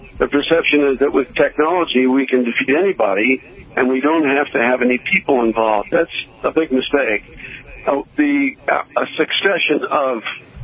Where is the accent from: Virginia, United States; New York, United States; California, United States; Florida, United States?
New York, United States; New York City; I grew up in New York City right after the end of the Second World War